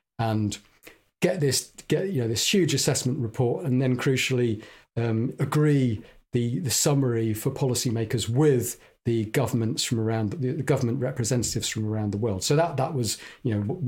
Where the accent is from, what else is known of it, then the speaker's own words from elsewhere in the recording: St Albans, East of England, United Kingdom; also born or lived in Birmingham; So I was born in Birmingham, and we moved down to St Albans